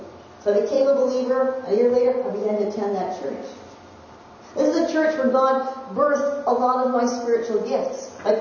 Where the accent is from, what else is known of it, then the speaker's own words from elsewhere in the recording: Langley, British Columbia, Canada; now in Nanaimo, Canada; I grew up in Langley and everything was just calm and fine. I moved once from one side of town to another.